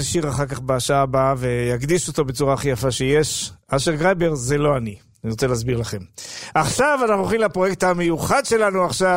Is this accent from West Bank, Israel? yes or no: no; Jerusalem, Jerusalem District, Israel; born there; נולדתי בירושלים. מחרתיים לפני 68 שנים.